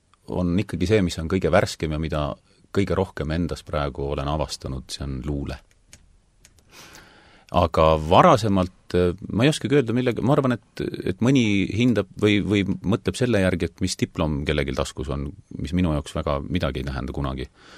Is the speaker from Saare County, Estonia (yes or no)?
yes; Saare County, Estonia; ma olen isegi Saaremalt nii pikalt ära olnud, et ma olen tulnud peale Muhu Väina autost välja ja suudelnud kodu mulda.